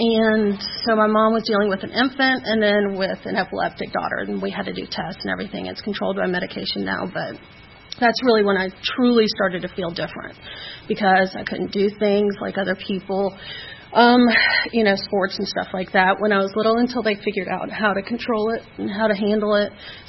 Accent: Atlanta, Georgia, United States; I'm from Atlanta, born in Piedmont Hospital, grew up in Buckhead.

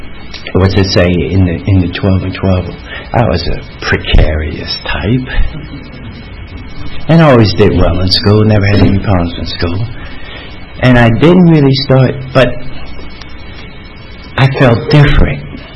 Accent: New York, United States; So I grew up in New York, Manhattan, in Harlem, 246 West 150th Street, between 7th and 8th Avenue.

